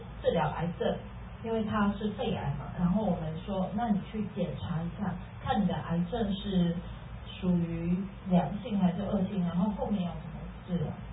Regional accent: Indonesia; now in United States; 因为我们从小是在海外长大的嘛，我从小是在印度尼西亚长大

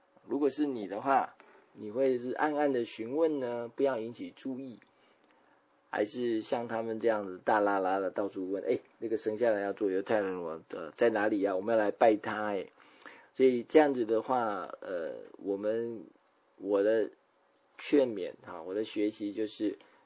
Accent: Taiwan; 我们台湾人发音不太标准哈

